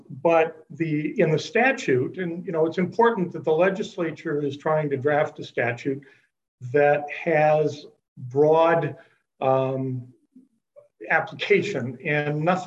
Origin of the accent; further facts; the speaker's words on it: Mankato, Minnesota, United States; I'm an attorney from Mankato, Minnesota